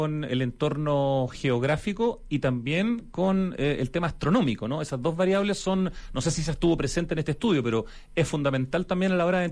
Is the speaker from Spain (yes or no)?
no; Chile